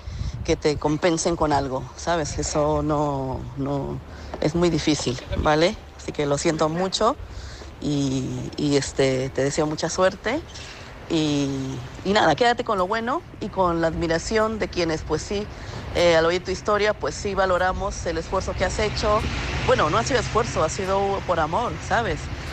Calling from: Madrid, Community of Madrid, Spain; de Madrid.

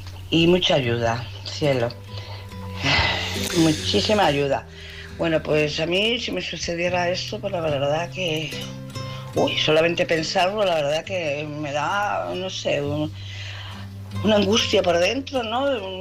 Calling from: Barcelona, Catalonia, Spain; de Barcelona.

